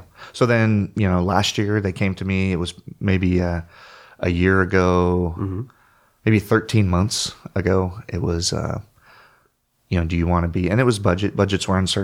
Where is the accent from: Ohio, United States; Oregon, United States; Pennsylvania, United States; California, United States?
Oregon, United States; I grew up in Oregon and never been to Brookings before.